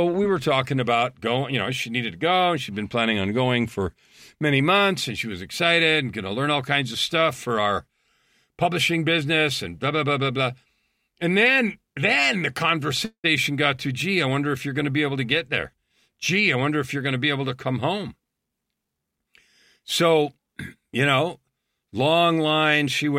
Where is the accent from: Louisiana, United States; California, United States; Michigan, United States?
California, United States; born there; even though I was born in California.